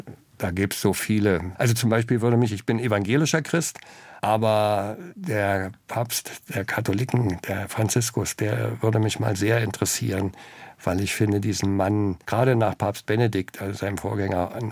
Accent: Brandenburg, Germany; In einem wunderbaren Land mit Menschen, die mir sehr nahe sind, von ihrer Wesensart leben zu dürfen.

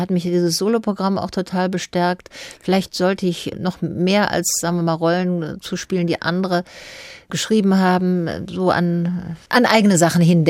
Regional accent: Baden-Württemberg, Germany; Also gerade da, wo ich herkomme, in Schwaben.

